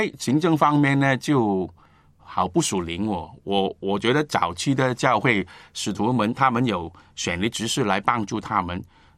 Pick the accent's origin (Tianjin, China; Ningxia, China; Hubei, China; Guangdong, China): Guangdong, China; 我们广东人说穿你们